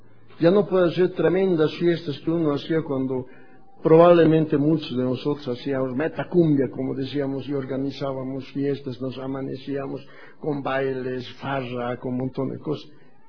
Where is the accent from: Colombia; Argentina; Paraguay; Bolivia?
Bolivia; Tarija; cuando era niño, era, qué sé yo, 60 años, 55 años, en Tarija, en mi tierra, jugábamos bolitas, canicas